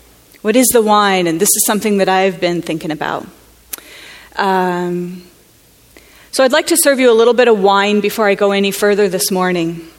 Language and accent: English; Grand Canyon, Arizona, United States; And I grew up in the Grand Canyon, as Perry said